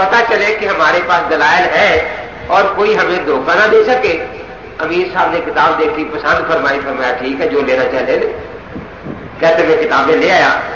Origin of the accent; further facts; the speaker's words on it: Multan, Punjab, Pakistan; میں نے کہا حاجی صاحب میں ملتان سے ہوں, یہ سال پوتے سے, ہم تو گھر سے نکلے اسی لیے ہیں